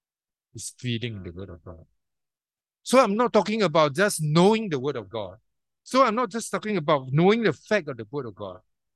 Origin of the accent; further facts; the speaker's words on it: Singapore; Maybe many of us growing up in Singapore, we are influenced by other religion.